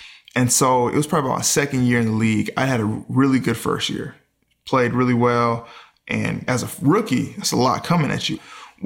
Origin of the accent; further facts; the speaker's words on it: Mississippi, United States; I grew up in the South where, you know, in Mississippi, you know, growing up